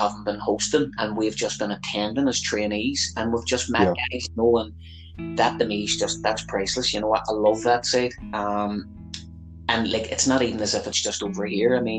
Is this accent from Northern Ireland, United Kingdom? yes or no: yes; Belfast, Northern Ireland, United Kingdom; and look, I hail from Belfast, and the whole green and orange Catholic Protestant thing was a big thing.